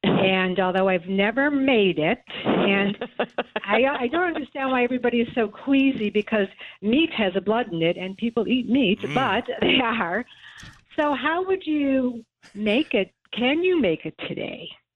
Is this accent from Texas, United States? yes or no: no; Buffalo, New York, United States; I'm actually a Polish. I'm Polish on both sides of my family. I'm from Buffalo, New York.